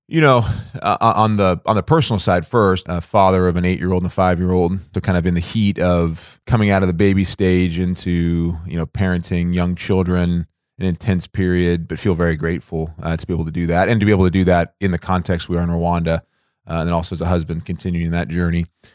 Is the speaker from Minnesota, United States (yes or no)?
no; Illinois, United States; also born or lived in Oregon; Yeah, so, you know, we grew up in Oregon, but moved to Illinois kind of middle elementary age. And so really spent most of my childhood in Illinois.